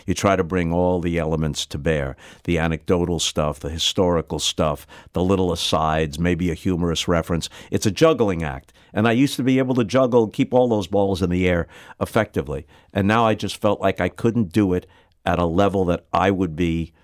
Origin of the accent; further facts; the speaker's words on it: St. Louis, Missouri, United States; And I still feel connected to it. Yeah. I still consider it to be my hometown.